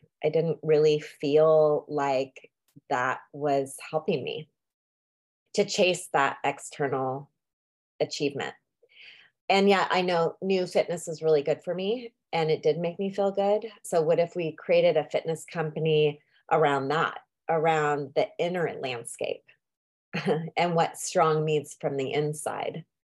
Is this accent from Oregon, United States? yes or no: yes; Oregon, United States; I'm from Oregon, so it's kind of nice to be close to home.